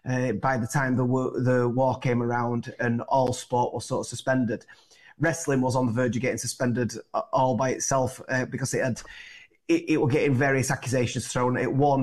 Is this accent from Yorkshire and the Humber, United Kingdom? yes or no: yes; Featherstone, Yorkshire and the Humber, United Kingdom; now in Huddersfield, United Kingdom; I'm from Huddersfield, that's where I live now, but I'm originally from a small mining village of Featherstone, just down the road.